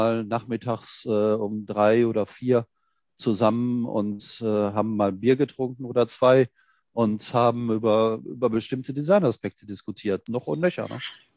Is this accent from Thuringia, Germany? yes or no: no; North Rhine-Westphalia, Germany; now in Berlin, Germany; dass mir als Ruhrpottler und heutiger Wahlberliner, dass mir dieser Menschenschlag dort drüben einfach total liegt.